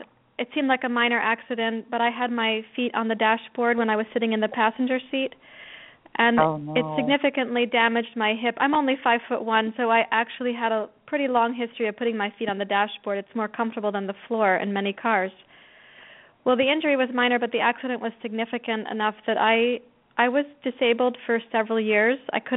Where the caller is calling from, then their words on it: Portland, Oregon, United States; Well, I'm calling from Portland, Oregon. I'm calling from my yoga therapy clinic right now.